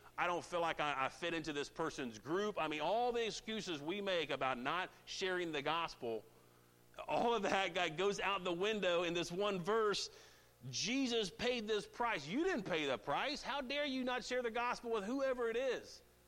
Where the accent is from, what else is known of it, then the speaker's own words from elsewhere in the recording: Indiana, United States; I'm from Indiana, we have cornfields and apple orchards. I think there's other things in Indiana, we have a lot of those, right?